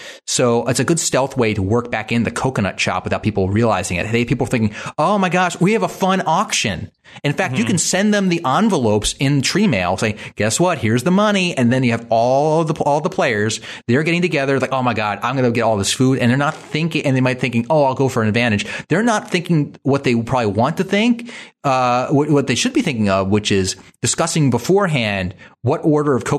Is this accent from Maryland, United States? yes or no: yes; Baltimore, Maryland, United States; I grew up in Baltimore, so this is a delicacy in the area.